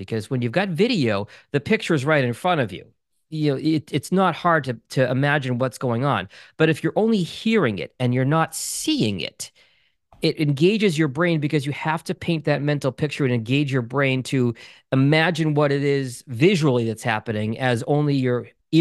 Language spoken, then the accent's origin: English; Boston, Massachusetts, United States; I grew up in the Boston area. My dream gig was to be the play-by-play voice of the New England Patriots.